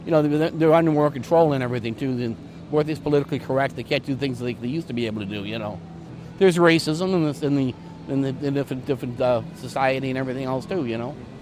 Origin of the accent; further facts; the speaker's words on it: Chicago, Illinois, United States; I grew up in Canaryville, just south of Bridgeport.